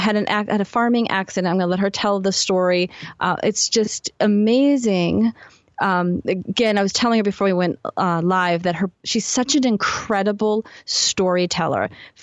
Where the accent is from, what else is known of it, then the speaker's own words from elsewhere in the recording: Portugal; he's actually Portuguese, which I am.